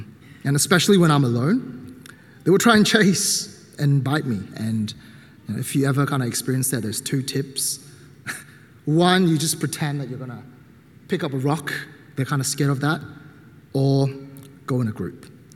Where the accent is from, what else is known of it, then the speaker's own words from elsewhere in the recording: Myanmar; So I'm from Burma, if you guys don't know that.